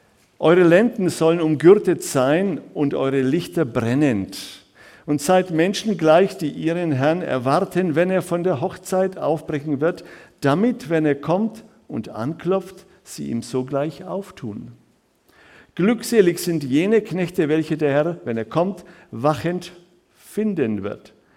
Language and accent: German; Karlovy Vary, Karlovy Vary Region, Czechia; Die Panzer rollten im Jahr 1968 durch meine Heimatstadt Karlsbad.